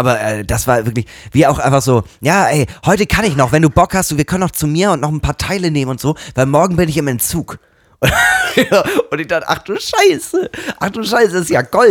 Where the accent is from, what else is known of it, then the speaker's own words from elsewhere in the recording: Eckernförde, Schleswig-Holstein, Germany; now in Hamburg, Germany; Nee, ich bin kein Hamburger. Wo kommst du denn ursprünglich her? Ja, aus Eckernförde.